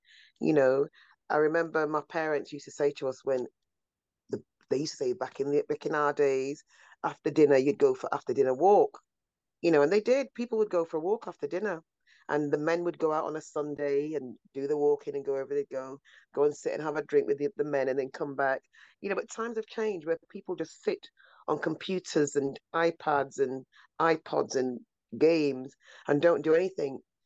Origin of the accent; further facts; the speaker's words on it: Manchester, North West England, United Kingdom; I'm from Old Trafford in Manchester, Greater Manchester.